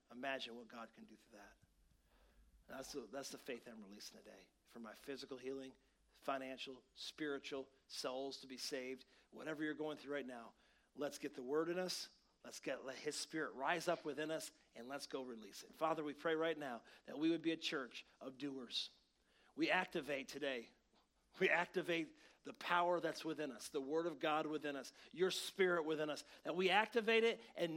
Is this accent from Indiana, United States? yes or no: no; Grand Rapids, Michigan, United States; she got a prominent Christian preacher from my hometown in Grand Rapids